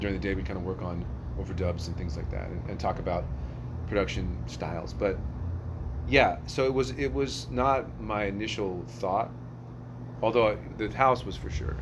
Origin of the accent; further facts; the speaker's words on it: Los Angeles, California, United States; I grew up in Los Angeles, so I have that West Coast thing